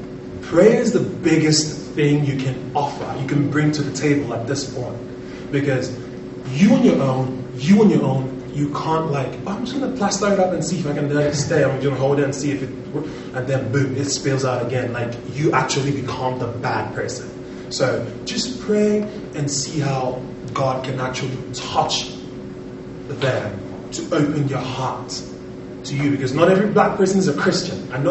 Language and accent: English; Nigeria; Because I'm from Nigeria